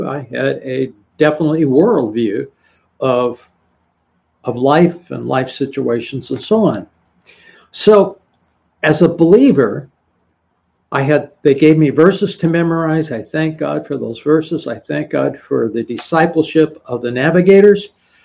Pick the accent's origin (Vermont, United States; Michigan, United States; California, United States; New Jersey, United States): California, United States; Los Angeles; And growing up in Los Angeles, and actually went to high school in Hollywood